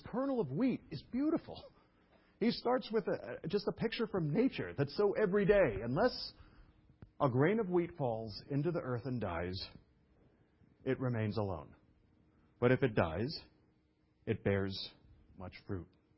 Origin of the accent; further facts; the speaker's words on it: New York City, New York, United States; But because I was raised in Brooklyn, there was no nature.